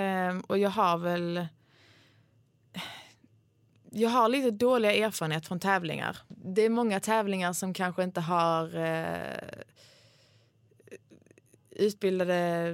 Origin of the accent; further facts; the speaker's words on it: Sweden; Det var jag ganska stolt över mig själv. Som svensk i en portugisisk tävling.